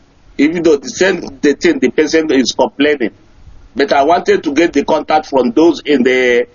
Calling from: Germany; from Germany.

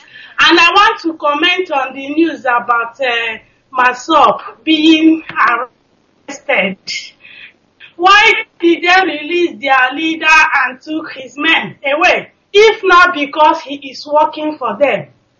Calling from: Stockholm, Stockholm County, Sweden; I am calling from Stockholm, Sweden.

